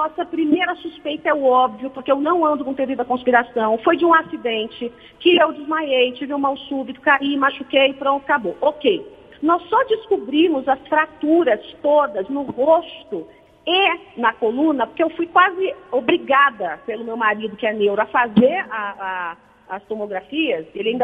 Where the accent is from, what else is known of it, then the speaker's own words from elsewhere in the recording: São Paulo, Brazil; como eu sou de São Paulo